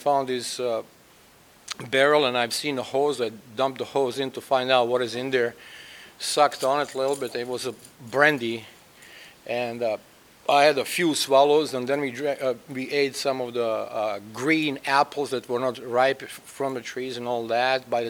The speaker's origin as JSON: {"language": "English", "country": "Bosnia & Herzegovina", "said": "And I was born in what was once Yugoslavia. I'm from Bosnia. I'm Croatian."}